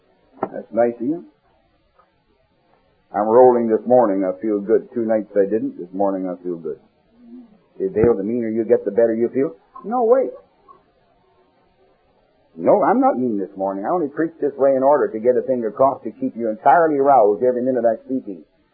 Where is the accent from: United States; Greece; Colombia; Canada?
Canada; born there; I was born in Canada. I never saw a red bird, a cardinal.